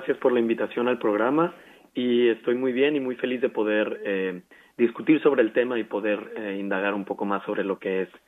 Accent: Mexico; now in Berlin, Germany; Yo soy mexicano y la sufro mucho. Tengo que tener muchas chamarras. Es un clima muy diferente a lo que estaba acostumbrado.

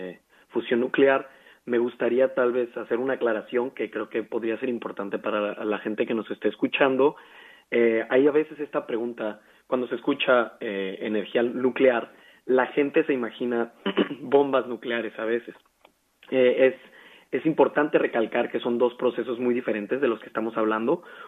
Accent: Mexico; now in Berlin, Germany; Yo soy mexicano y la sufro mucho. Tengo que tener muchas chamarras. Es un clima muy diferente a lo que estaba acostumbrado.

